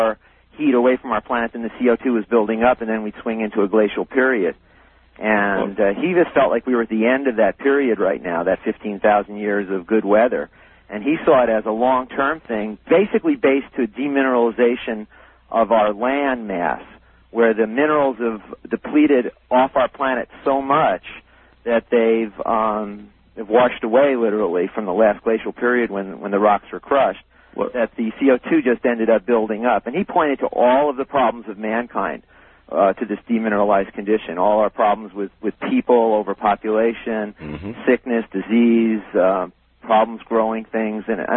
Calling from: Kona, Hawaii, United States

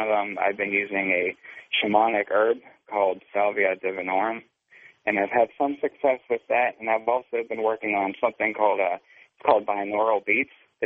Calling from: Pittsburgh, Pennsylvania, United States; I'm calling from Pittsburgh.

